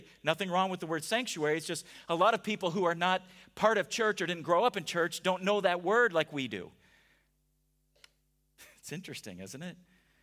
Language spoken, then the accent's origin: English; United States; Because I, as an American, have a worldview that I believe I know and understand.